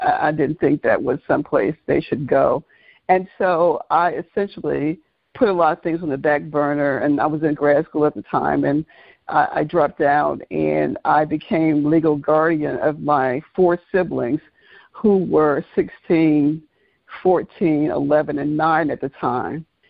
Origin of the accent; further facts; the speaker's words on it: Mississippi, United States; now in Atlanta, United States; Actually, no. I am from North Mississippi. I've been in Atlanta since 1988. I moved here on my birthday, September 25th, 1988.